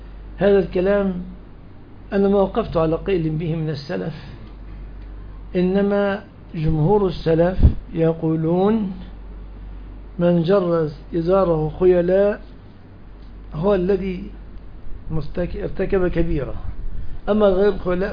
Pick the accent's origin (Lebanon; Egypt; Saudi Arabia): Egypt